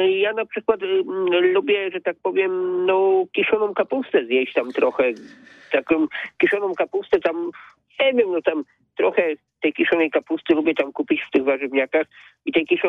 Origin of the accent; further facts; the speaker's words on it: Greater Poland Voivodeship, Poland; accent: Poznań dialect; No trzeba trochę pochodzić, trochę połazić, mówię po Poznańsku.